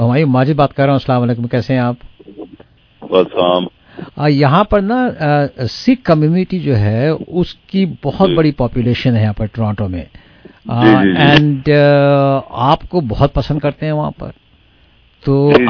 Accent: Karachi, Sindh, Pakistan; میں بھی کراچی کا ہوں

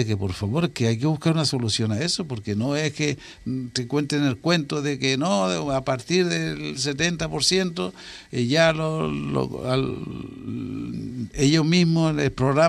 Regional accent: Fuerteventura, Canary Islands, Spain; Fuerteventura es una isla muy querida, por su tranquilidad, por sus playas, en fin, por todo lo bueno que somos todos los majoreros.

